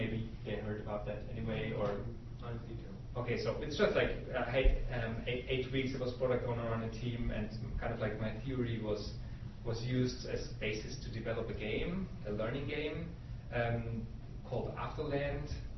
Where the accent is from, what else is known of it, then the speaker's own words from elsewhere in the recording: Austria; English is a second language; I come from Austria.